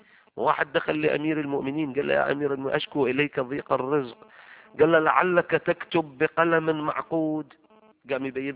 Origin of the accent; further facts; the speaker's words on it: Iraq; إحنا هناك بالفرات عندنا بكربلاء والنجف نسمع المثل شكل ثاني